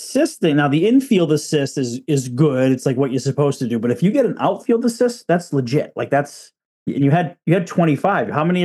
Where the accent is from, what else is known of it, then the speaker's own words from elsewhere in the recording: Gloucester, Massachusetts, United States; I'm actually from Gloucester. I know the family.